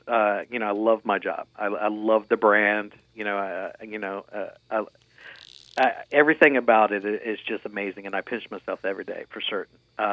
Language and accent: English; Winchester, Virginia, United States; Sure, I'm originally from outside D.C. in a small town called Winchester, Virginia, the birthplace